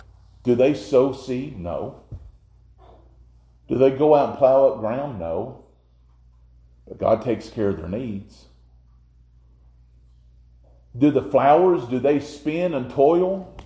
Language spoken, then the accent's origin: English; United States; I'm an American. As far as my human citizenship goes, I love my country.